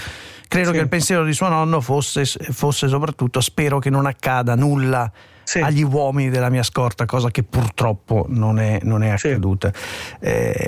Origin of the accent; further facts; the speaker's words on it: Milan, Lombardy, Italy; perché io sono di Milano